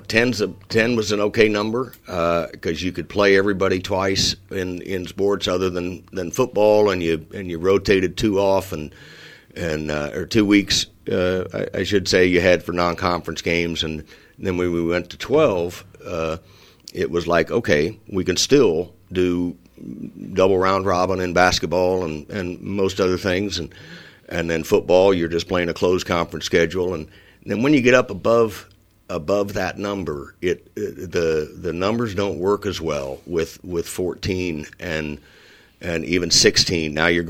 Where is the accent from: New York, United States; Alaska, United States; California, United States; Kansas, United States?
Kansas, United States; Great Bend; I used to do a lot of that growing up in Great Bend and you know, when I was in my 20s, but kids and jobs kind of get in the way there sometimes with that stuff.